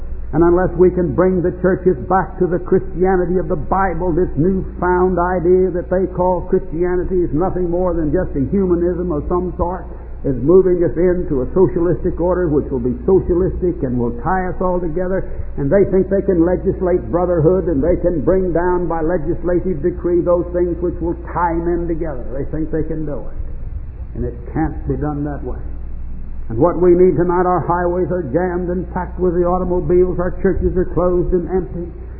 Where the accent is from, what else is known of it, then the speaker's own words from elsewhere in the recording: United States; And I'm not ashamed tonight to say that I am an American.